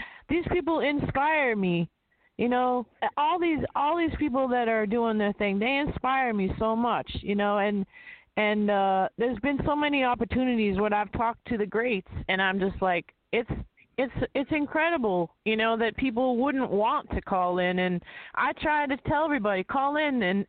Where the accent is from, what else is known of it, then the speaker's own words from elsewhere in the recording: Detroit, Michigan, United States; And I'm from Detroit. I'm from Michigan.